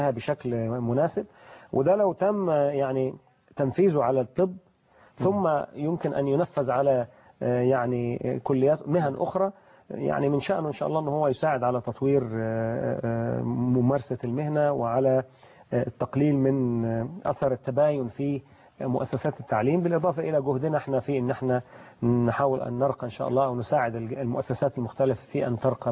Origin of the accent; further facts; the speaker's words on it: Egypt; احنا كمصريين من اعضاء التدريس